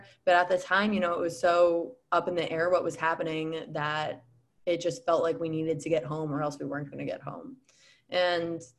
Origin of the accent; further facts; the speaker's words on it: Midwest, United States; I was raised in the Midwest. I thought I would stay in Chicago and not leave Chicago.